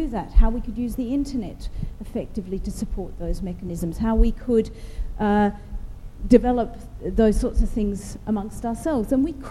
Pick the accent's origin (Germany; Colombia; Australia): Australia; At least those of you who can tell know that I come from Australia